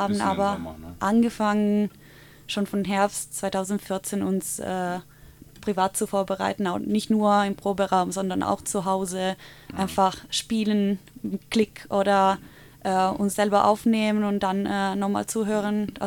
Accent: Italy; German is a second language; Ich komme aus Italien ursprünglich

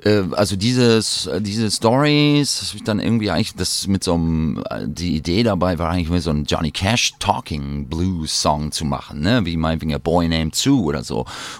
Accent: Salem, Oregon, United States; German is a second language; also born or lived in Portland; Aus Oregon bin ich aufgewachsen, genau. Star Oregon, Salem, Oregon, die kleine Hauptstadt da.

